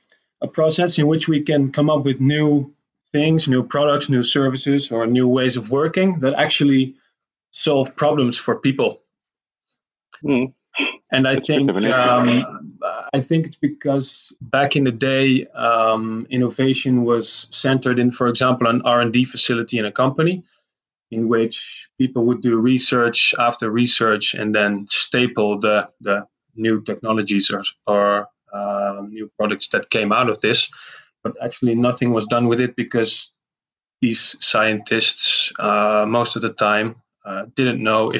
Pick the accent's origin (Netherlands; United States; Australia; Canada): Netherlands; English is a second language; I'm from the Netherlands. I'm actually from a small farmer's town in the mid-east of the country. But when I grew older, I moved to Nijmegen, which is also the city I studied at.